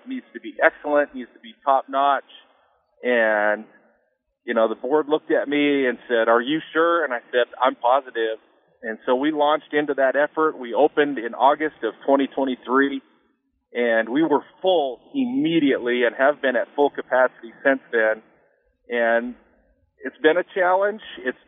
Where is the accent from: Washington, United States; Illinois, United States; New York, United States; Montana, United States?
Montana, United States; Baker; And kudos out to my hometown of Baker, Montana.